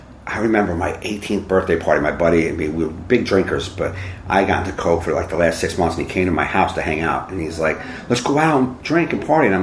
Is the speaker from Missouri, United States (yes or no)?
no; Jersey City, New Jersey, United States; I grew up in Jersey City, which is right across from mm-hmm. Manhattan. It's like a ghetto. I grew up in an inner city.